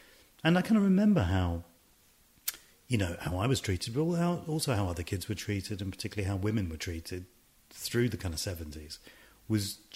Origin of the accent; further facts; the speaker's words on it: United Kingdom; We thought there was nobody out there reflecting our experiences of being British and Asian